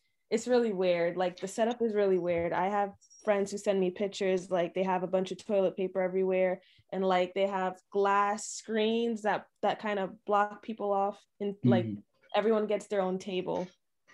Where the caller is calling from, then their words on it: Westchester, New York, United States; I'm 19 years old and I'm reporting from New York, particularly Westchester, New York.